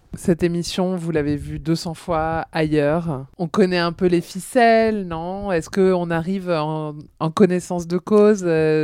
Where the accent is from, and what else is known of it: France